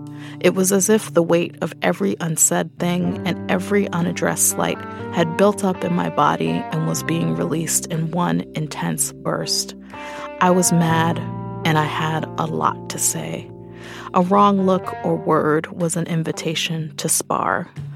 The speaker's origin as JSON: {"language": "English", "town": "New York City", "region": "New York", "country": "United States", "tie": "born or raised there", "said": "I'm a writer born and raised in Brooklyn."}